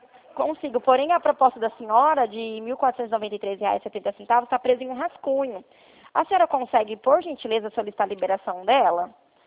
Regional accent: Presidente Prudente, São Paulo, Brazil; eu sou de Presidente Prudente, na verdade.

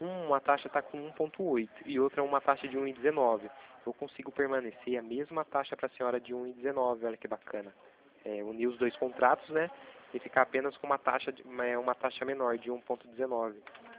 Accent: Itatiba, São Paulo, Brazil; porque eu sou daqui de Itatiba, né? Interior de São Paulo.

